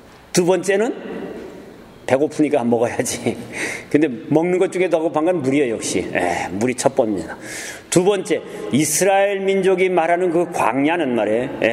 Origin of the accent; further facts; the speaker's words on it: South Korea; 난 한국 사람이라 한국말밖에 모르니까 한국말을 계속 하겠습니다.